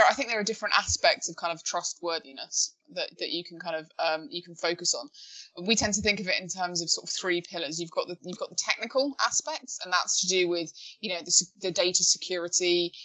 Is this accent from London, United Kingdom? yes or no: yes; London, United Kingdom; Even if as a Londoner, I was not part of that process